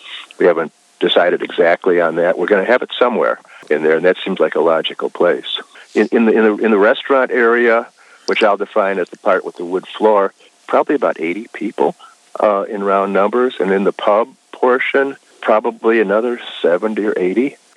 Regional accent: Palos, Illinois, United States; What it connoted to me growing up in Palos, the couple of places that I knew as taverns were not places where kids were welcome.

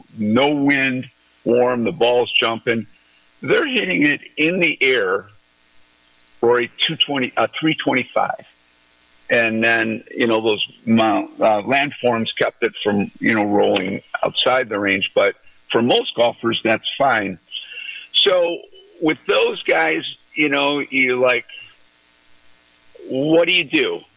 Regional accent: Holland, Michigan, United States; a private club I designed in my hometown of Holland.

